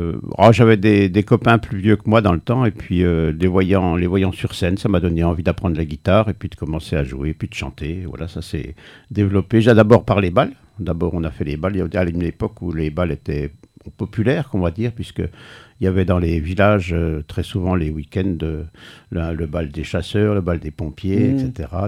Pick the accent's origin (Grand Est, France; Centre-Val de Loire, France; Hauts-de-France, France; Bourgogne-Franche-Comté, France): Bourgogne-Franche-Comté, France; Ah ben, je viens de Franche-Comté.